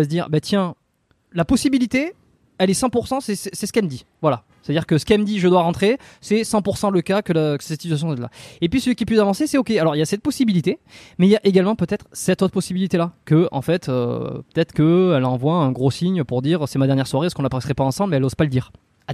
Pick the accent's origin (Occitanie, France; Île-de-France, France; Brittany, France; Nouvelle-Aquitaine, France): Nouvelle-Aquitaine, France; Dax; tous les deux, on est originaire de la France, du sud-ouest de la France, plus précisément d'Ax, une petite ville thermale dans les Landes.